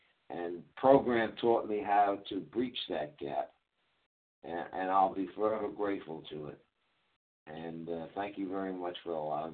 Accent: Coral Gables, Florida, United States; I am from Miami, Florida, in Coral Gables.

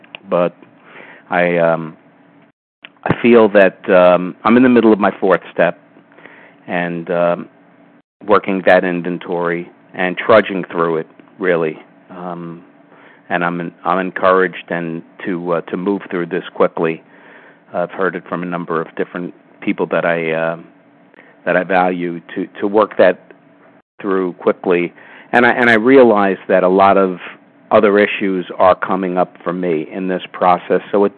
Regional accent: New York City, New York, United States; I'm from New York City. I am a first-timer on this call.

